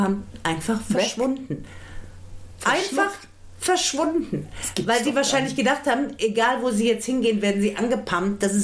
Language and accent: German; Frankfurt, Hesse, Germany; nein, das ist meine Heimatstadt, ich erkenne Frankfurt, da sind die Hochhäuser.